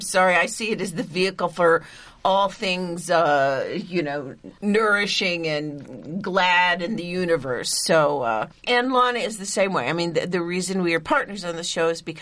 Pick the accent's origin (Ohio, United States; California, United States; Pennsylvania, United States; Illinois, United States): Illinois, United States; Okay, I am from Illinois, and I am the last generation on both sides of farming families.